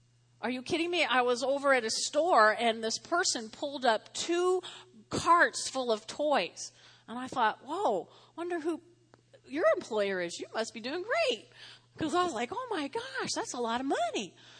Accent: New Jersey, United States; I grew up in North Jersey. I grew up on a street as long as this Weldon Drive is, but it had individual family homes. And 80% of us were Catholic back in the day

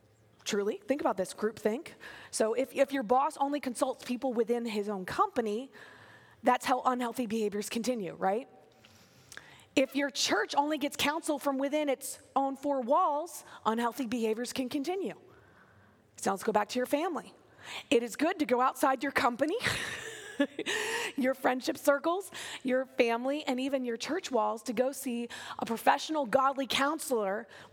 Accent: Pennsylvania, United States; we love York County. I'm from York County, born and raised.

